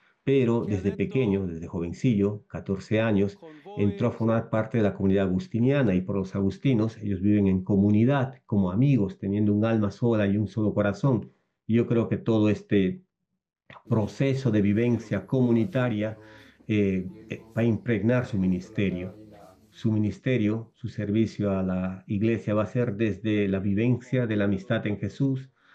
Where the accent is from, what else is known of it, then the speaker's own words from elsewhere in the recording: Iquitos, Loreto, Peru; Soy de Iquitos, Perú, y los agustinos de Iquitos me enviaron a Colombia para profundizar en este proceso de discernimiento vocacional.